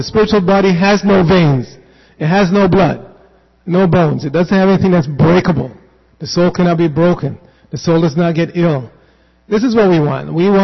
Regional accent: Jamaica; born there; even I was born in Jamaica and we have this famous song that money is okay if it's evenly distributed.

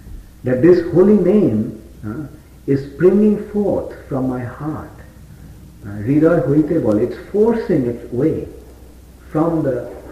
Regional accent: India; And I am Indian, so I know more than them.

